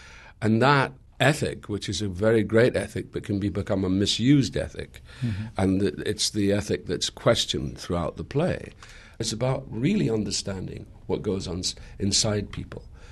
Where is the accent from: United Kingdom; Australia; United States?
United Kingdom; Scotland; My grandfather founded the Irish Harp, which was a famous amateur football team in my hometown of Scotland.